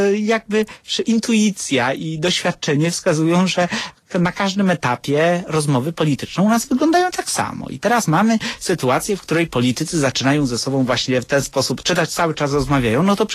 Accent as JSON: {"language": "Polish", "town": "Włoszczowa", "region": "Świętokrzyskie Voivodeship", "country": "Poland", "said": "ja pochodzę z okolic Włoszczowy"}